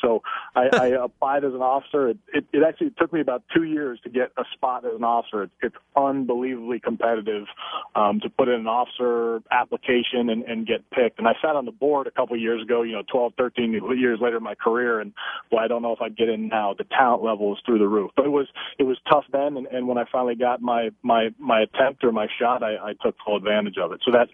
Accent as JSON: {"language": "English", "region": "California", "country": "United States", "tie": "born or raised there", "said": "So I grew up in California, and I was going to stay out west."}